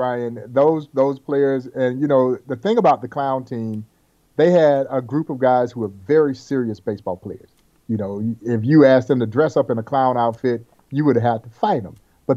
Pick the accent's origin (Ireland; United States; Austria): United States; Georgia; He's my childhood idol as a kid growing up in Georgia.